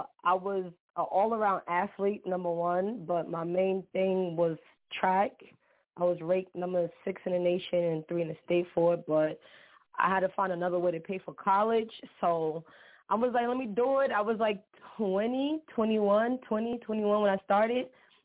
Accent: Bronx, New York, United States; now in New Rochelle, United States; I'm from the Bronx, but I reside in Westchester County, New Rochelle, New York.

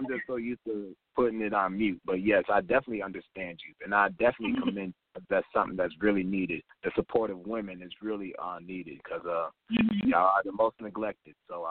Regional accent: Syracuse, New York, United States; so, yes, I am from Syracuse, New York.

